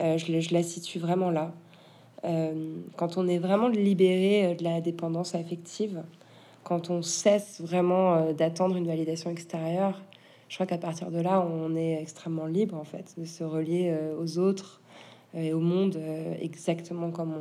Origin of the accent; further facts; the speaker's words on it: Marseille, Provence-Alpes-Côte d'Azur, France; mon grand-père était marseillais. Je suis marseillaise, même si ça ne se voit pas. En fait, je suis hyper marseillaise.